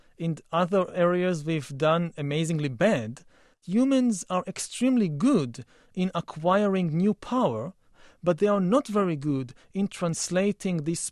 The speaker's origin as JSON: {"language": "English", "country": "Israel", "second_language": "English", "said": "I come from Israel, from the Middle East, so I know it."}